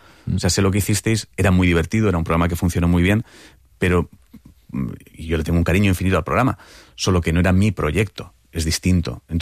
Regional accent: Santa Coloma de Gramenet, Catalonia, Spain; also born or lived in Barcelona / Montgat / Sant Andreu de Llavaneres; now in Madrid, Spain; Yo nací en Barcelona, Barcelona no he vivido nunca, pero mis primeros años fueron en Santa Coloma de Gramenet, luego viví en Montgat

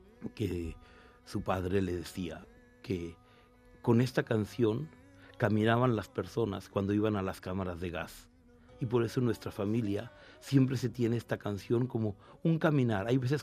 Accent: Mexico; born or raised there; also born or lived in Argentina

